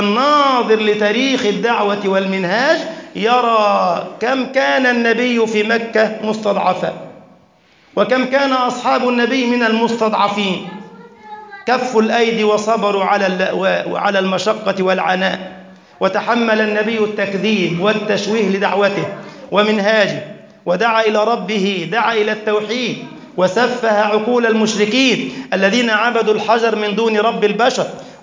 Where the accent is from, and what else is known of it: Egypt